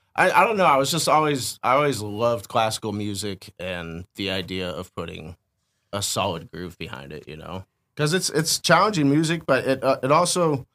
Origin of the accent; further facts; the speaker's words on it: Portland, Oregon, United States; I grew up in Portland. I live there now.